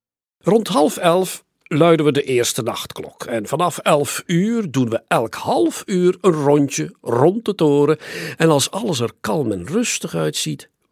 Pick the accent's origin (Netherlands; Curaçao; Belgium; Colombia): Belgium; Antwerp, Flanders; En als een Antwerpenaar niet kan klagen, dan is hij niet gelukkig.